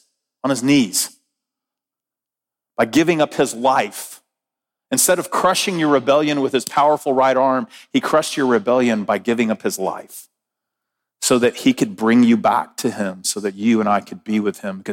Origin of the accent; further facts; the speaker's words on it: Texas, United States; I grew up in South Texas on a beach where I didn't see snow till I was in college.